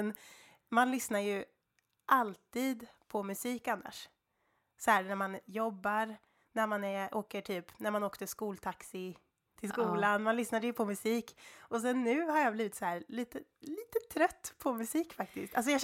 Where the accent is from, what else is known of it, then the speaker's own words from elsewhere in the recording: Mörtfors, Kalmar County, Sweden; also born or lived in Oskarshamn; Jag är från Mörtfors.